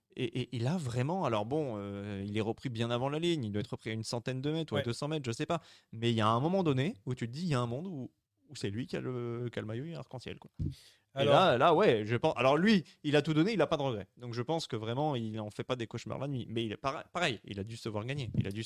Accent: France

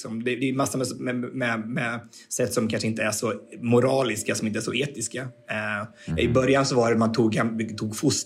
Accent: Sweden; where are you from? Well, I'm from Sweden.

